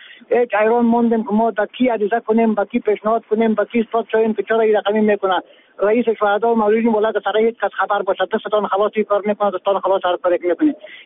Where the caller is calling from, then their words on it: Kabul, Afghanistan; از کابل صحبت میکنم.